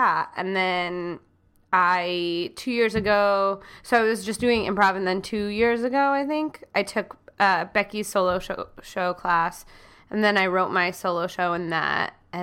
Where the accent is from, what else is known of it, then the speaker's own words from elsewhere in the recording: Pennsylvania, United States; Northwestern. So it's near Erie, and it's kind of like on the New York border.